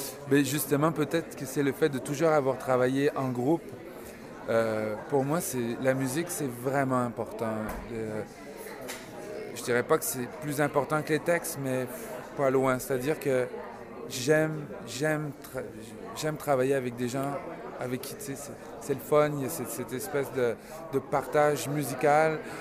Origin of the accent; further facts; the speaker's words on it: Paris, Île-de-France, France; born there; qui ont bercé mon enfance parce que je suis né à Paris.